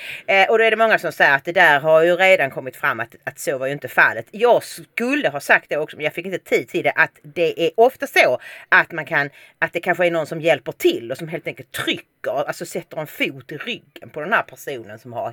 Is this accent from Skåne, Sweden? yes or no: yes; Bjärred, Skåne, Sweden; also born or lived in Stockholm / Helsingborg; med hela min släkt är ju från Helsingborg, så, alltså mina föräldrar var ju födda där, men så råkade de bo i Stockholm när jag föddes. Och sen så växte jag upp i Bjärred och sen flyttade vi till Helsingborg när jag var 14.